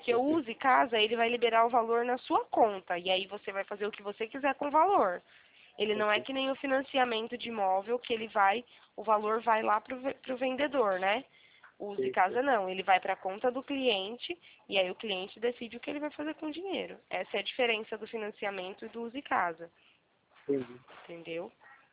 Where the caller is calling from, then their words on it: Araras, São Paulo, Brazil; Eu fico no interior de São Paulo, aqui na cidade de Araras.